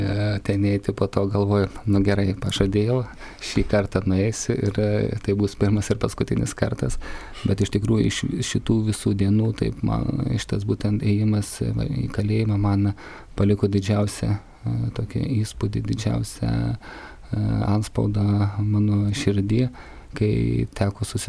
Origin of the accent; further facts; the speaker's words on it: Trakai, Vilnius County, Lithuania; Kitas iššūkis buvo šiandien eiti Trakų gatvėmis, kadangi pats esu iš Trakų ir vaikščioti tomis gatvelėmis